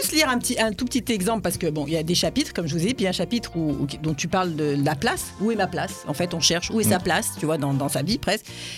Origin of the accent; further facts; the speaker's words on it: Créteil, Île-de-France, France; parce que moi j'ai grandi à Créteil